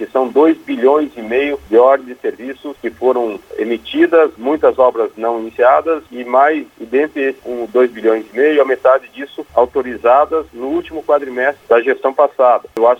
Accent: Joaçaba, Santa Catarina, Brazil; Somos originários de Joaçaba, somos da região.

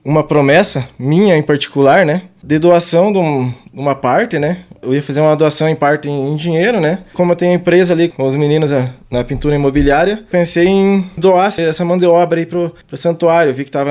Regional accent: Pinheiro Preto, Santa Catarina, Brazil; also born or lived in Erval Velho; now in Campos Novos, Brazil; Sou natural de Pinheiro Preto. Quando me mudei para cá em 2010, morei 8 anos em Erval Velho. Já faz 2 anos que estou aqui em Campos Novos

